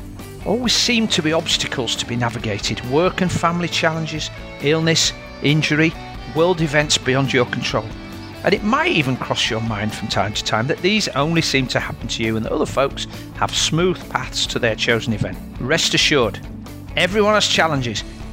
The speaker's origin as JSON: {"language": "English", "region": "Yorkshire and the Humber", "country": "United Kingdom", "tie": "born or raised there", "said": "I spent most of my formative childhood in Yorkshire"}